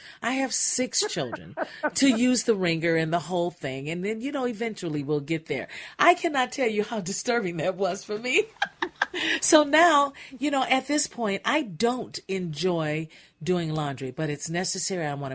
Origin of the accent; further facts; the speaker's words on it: Indiana, United States; where we had to hang up clothes outside in this big backyard that we had growing up in Indiana.